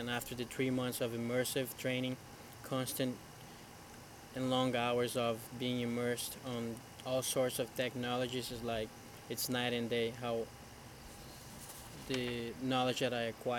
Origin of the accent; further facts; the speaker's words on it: Brazil; Spanish is a second language; now in Minneapolis, United States; soy de Brasil y vivo en Minneapolis cerca de así como 7 años.